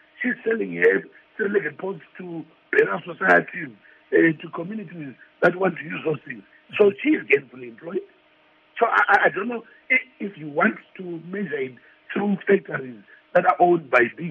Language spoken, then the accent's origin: English; Zimbabwe; born there; I was born in Zimbabwe. My children were all born here in Zimbabwe